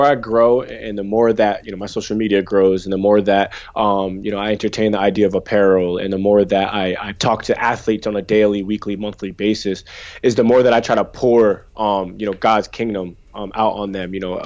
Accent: Connecticut, United States; I'm from Connecticut in the U.S. over here.

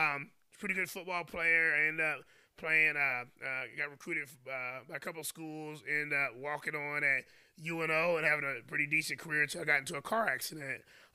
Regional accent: Durham, North Carolina, United States; also born or lived in Raleigh; I'm a kid that I grew up in the Durham, Raleigh, North Carolina area. I used to hang with my cousins more in Raleigh side. But I was born in Durham.

